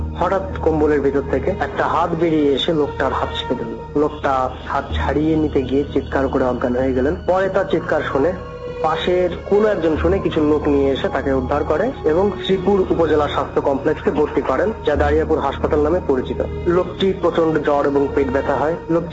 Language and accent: Bangla; India; now in Magura, Bangladesh; আমার শৈশব ও কৈশোর ভারতবর্ষে কেটেছে।